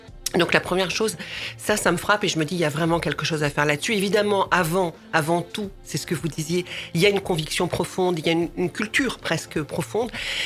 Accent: Brittany, France; now in Normandy, France; vous savez que je suis pas normande d'origine, moi je suis bretonne d'origine, mais j'arrive ici

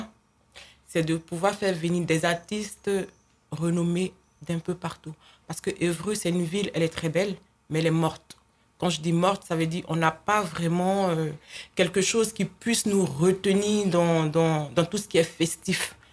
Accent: Côte d’Ivoire; Moi, je suis ivoirienne, 100%, donc du coup, chez nous, c'est du zouglou qu'on fait tous les dimanches.

